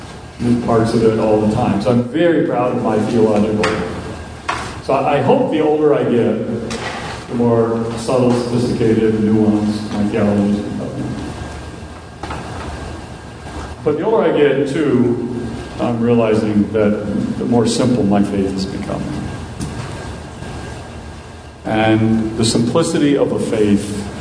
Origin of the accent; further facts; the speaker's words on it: Wales, United Kingdom; Even though I'm Methodist, I may steal it. I'm not Swedish at all. My wife's Norwegian, which is even worse. But I'm Welsh.